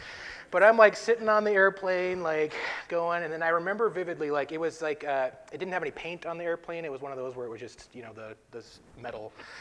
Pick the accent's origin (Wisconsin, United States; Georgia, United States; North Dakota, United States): North Dakota, United States; And I grew up in North Dakota, and I was flying to Montana.